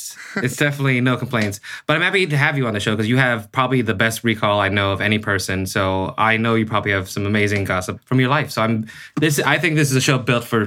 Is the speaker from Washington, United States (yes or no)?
yes; Seattle, Washington, United States; now in Los Angeles, United States; This is technically my hometown, even though I've been in Los Angeles for 11 years.